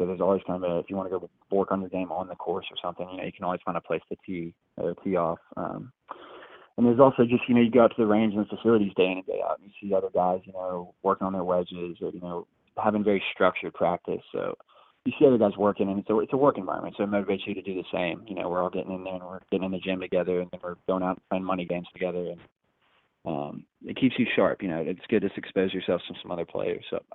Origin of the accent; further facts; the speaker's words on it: Atlanta, Georgia, United States; when I was growing up in Atlanta, you know, if I would like to be 24 and, you know, living at Sea Island or St. Simons